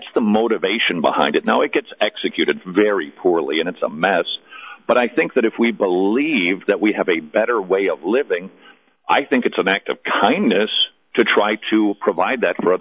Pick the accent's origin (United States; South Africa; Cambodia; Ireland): United States; and I'm an American, so I can say this